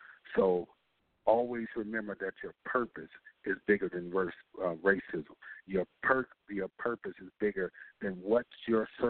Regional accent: Racine, Wisconsin, United States; I'm born and raised in Racine, Wisconsin. So I am from the state of Wisconsin.

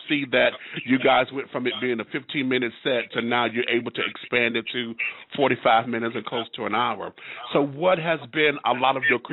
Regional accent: Detroit, Michigan, United States; I'm from Detroit, so working in several bars there

